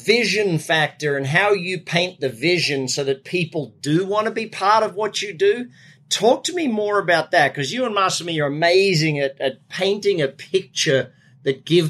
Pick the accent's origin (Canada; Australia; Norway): Australia; Yeah, I'm Australian. That's just a natural word.